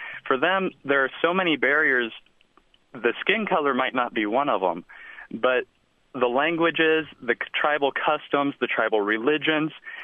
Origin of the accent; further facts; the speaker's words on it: Nzérékoré Region, Guinea; now in Louisville, United States; I grew up in Guinea, the Republic of Guinea, West Africa, and in the area of Nzerikore, and the tribe there is primarily called the Kwele.